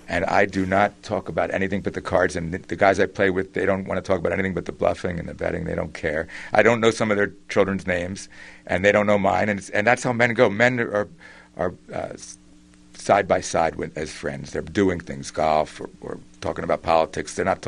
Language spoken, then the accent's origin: English; Philadelphia, Pennsylvania, United States; I mean, I grew up in Philadelphia